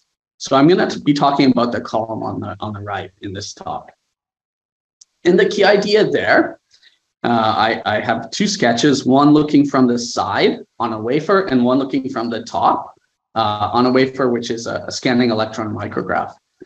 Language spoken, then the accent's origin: English; Waterloo, Ontario, Canada; actually I grew up in Waterloo, I have a lot of family in Waterloo.